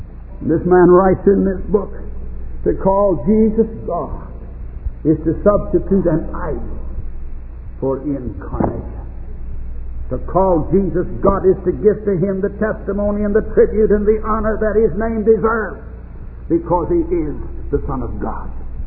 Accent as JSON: {"language": "English", "country": "United States", "said": "And I'm not ashamed tonight to say that I am an American."}